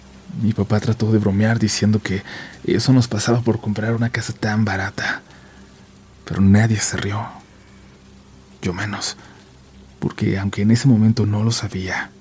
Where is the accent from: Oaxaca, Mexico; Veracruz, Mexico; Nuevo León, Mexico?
Nuevo León, Mexico; Monterrey; also born or lived in Cadereyta; Yo nací en Cadereyta, pero crecí en Monterrey.